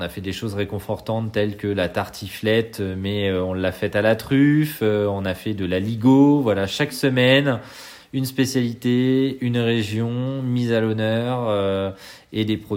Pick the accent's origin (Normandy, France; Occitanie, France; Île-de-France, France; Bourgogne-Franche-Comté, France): Normandy, France; moi, je suis normand d'adoption, j'ai du sang que sartois hein, dans les veines, mais j'ai toujours grandi en Normandie, donc je suis très attaché aux terres normandes.